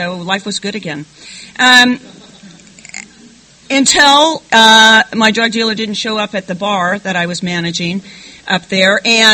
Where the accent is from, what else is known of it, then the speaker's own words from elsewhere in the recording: California, United States; He had been drinking all day long over at Jack London Square. I'm from the Bay Area originally.